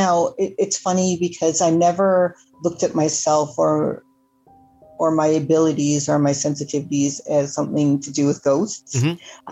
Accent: Scotland, United Kingdom; also born or lived in Canada; And I was in more southern Scotland, and then

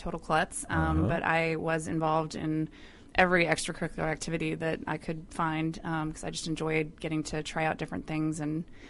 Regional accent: Niceville, Florida, United States; I am a military brat, but I grew up primarily in Northwest Florida in a small town called Niceville.

